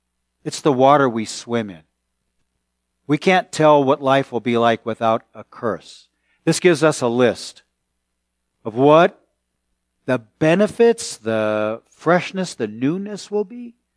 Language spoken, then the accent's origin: English; Walnut Creek, California, United States; when I was growing up in Walnut Creek on Palmer Road